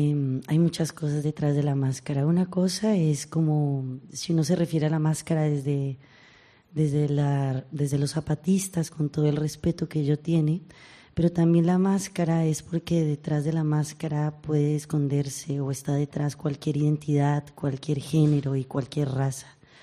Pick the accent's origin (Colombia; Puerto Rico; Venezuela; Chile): Colombia; now in Barcelona, Spain; Bueno, yo vengo de Locombia y prefiero decir Locombia para quitarle el nombre al conquistador.